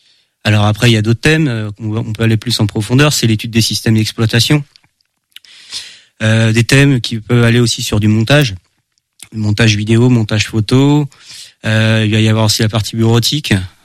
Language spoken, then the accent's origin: French; Angers, Pays de la Loire, France; je suis né à Angers, donc j'ai vécu une longue partie de ma vie à Angers. Je suis arrivé en campagne en 2005 à Feneux à l'époque, et j'ai déménagé ensuite 5 ans après à Sceaux-d'Anjou.